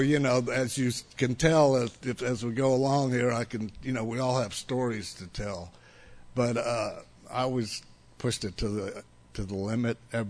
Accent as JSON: {"language": "English", "town": "Newark", "region": "New Jersey", "country": "United States", "tie": "born there", "first_language": "Italian", "second_language": "English", "said": "I was born in Newark, New Jersey, in an Italian neighborhood. My mother was Italian. My father was something else. My first language was Italian"}